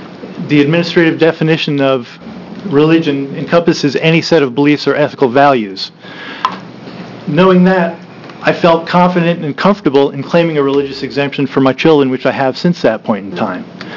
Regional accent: Portland, Oregon, United States; I'm an attorney from Portland, and I'm here to speak in opposition to Senate Bill 132.

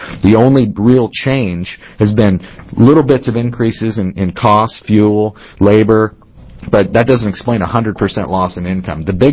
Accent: Coos Bay, Oregon, United States; I grew up in Coos Bay.

